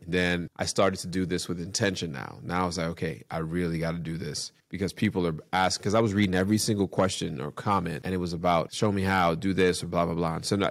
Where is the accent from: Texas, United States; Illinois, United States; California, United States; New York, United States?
New York, United States; Port Chester; born there; I was born in Port Chester, Westchester County, you know, 30 minutes outside of the city, right?